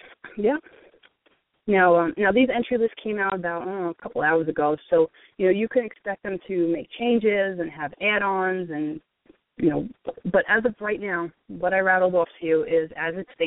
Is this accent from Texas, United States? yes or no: no; Brooklyn, New York, United States; now in Staten Island, United States; back in the day when I was just … from Brooklyn living on Staten Island